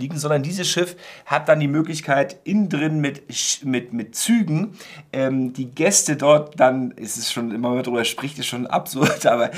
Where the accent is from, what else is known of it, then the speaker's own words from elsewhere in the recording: Northern Germany, Germany; now in Salzburg, Austria; und ich nun mal aus Norddeutschland.